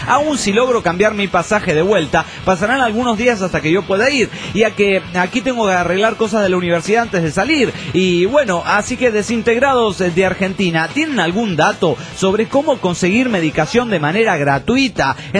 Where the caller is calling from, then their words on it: Mexicali, Baja California, Mexico; de Mexicali.